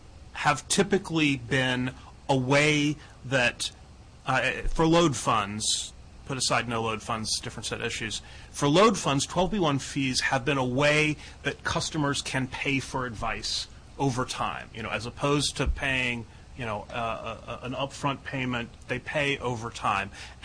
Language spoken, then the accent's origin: English; California, United States; You know, I'm from California. We have very high state taxes